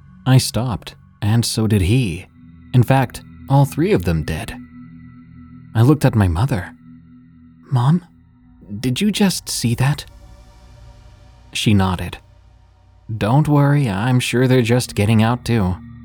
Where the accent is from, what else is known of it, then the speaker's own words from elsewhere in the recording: Ohio, United States; The day she left, I received the call to return to my home state, as my mother had declined and fast. I picked up my wife and headed for Ohio.